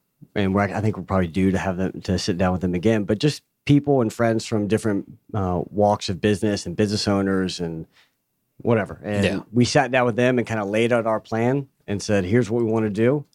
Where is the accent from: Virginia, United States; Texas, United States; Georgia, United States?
Georgia, United States; Atlanta; also born or lived in Miami; Pretty young. So we moved to Atlanta from Miami and grew up here.